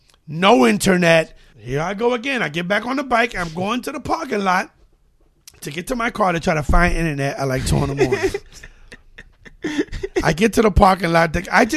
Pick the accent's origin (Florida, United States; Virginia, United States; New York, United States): New York, United States; 104th Street between Columbus and Amsterdam.